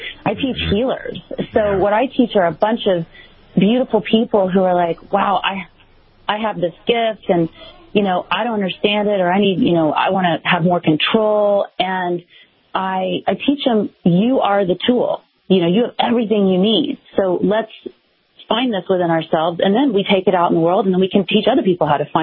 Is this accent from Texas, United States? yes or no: yes; Dallas, Texas, United States; I grew up in Dallas, Texas. It wasn't a big thing that people spoke of back